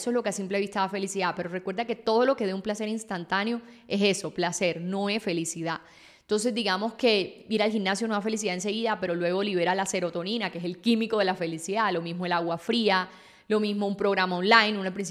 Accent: Colombia; me ha enseñado muchas cosas sobre cómo ha sido la historia en mi país, en Colombia, porque a mí no me tocó vivir la guerrilla ni nada de estas cosas

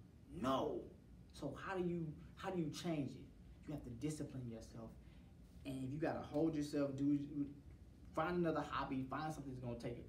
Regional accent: St. Louis, Missouri, United States; It was in Chicago. I'm from St. Louis, but it was in Chicago.

